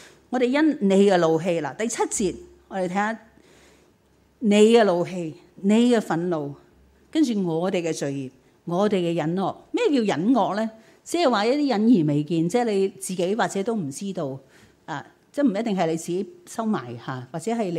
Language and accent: Chinese; Guangdong, China; 原来那40年都是我们广东人叫嘥气